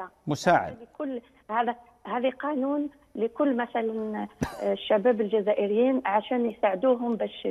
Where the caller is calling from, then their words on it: Canada